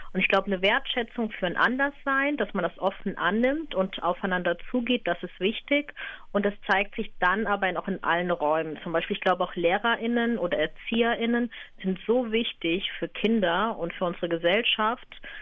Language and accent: German; Germany; Ja, Deutschland ist definitiv meine Heimat. Ich sage aber trotzdem, wenn mich Leute fragen, dass ich 100% Deutsch und 100% Indisch bin